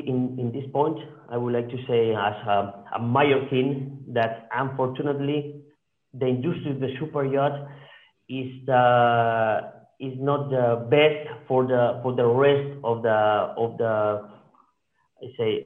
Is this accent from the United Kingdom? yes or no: no; Palma, Balearic Islands, Spain; English is a second language; I come from Palma. I was born here.